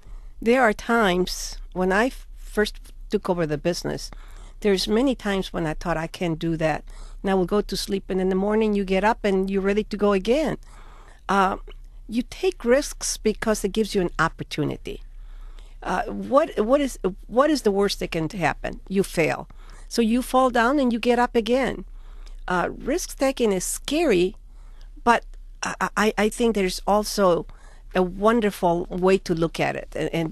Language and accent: English; Mexico; I grew up in Mexico in a town for about 50,000 or 100,000 people, with everybody knew everybody else.